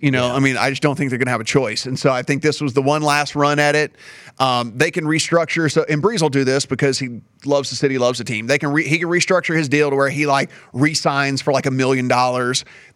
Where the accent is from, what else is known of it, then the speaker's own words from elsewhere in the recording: Louisiana, United States; I'm from Louisiana, I'm a Saints fan.